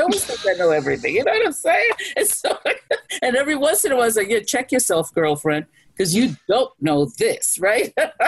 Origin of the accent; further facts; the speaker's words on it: New York, United States; Look, I'm a New Yorker. I'll always be a New Yorker, okay? In New York, we mind our business, okay?